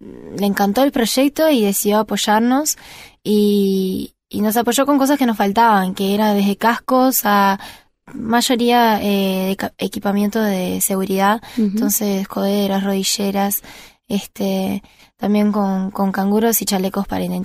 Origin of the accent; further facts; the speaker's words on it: Curitiba, Paraná, Brazil; Spanish is a second language; now in Uruguay; que no era ni en mi ciudad, que soy de Curitiba, uh-huh, ni en Londrina, era como en el medio.